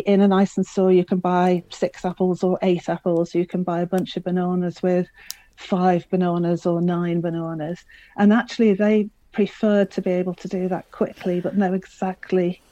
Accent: Liverpool, North West England, United Kingdom; when I was growing up in Liverpool in the 70s, I walked to the greengrocers with my mum

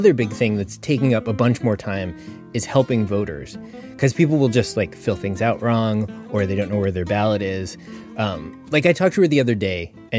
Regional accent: Wisconsin, United States; in a small town in my home state, which is Wisconsin.

